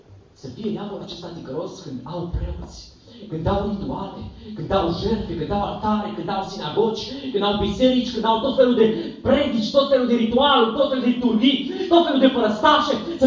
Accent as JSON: {"language": "Romanian", "country": "Romania", "said": "pentru că și eu sunt român."}